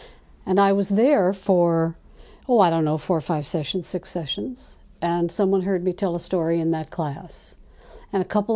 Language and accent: English; New Orleans, Louisiana, United States; My family history is Southern Appalachian.